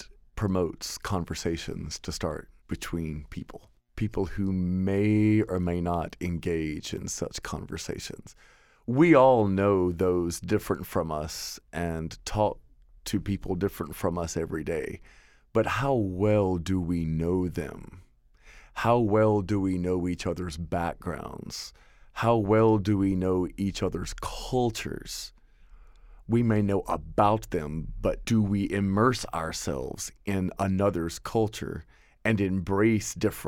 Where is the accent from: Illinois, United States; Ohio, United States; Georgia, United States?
Georgia, United States; Fort Valley; As a child growing up in Fort Valley, Georgia, Middle Georgia, Peach County, south of Macon, which when I was growing up was 65-35% black white.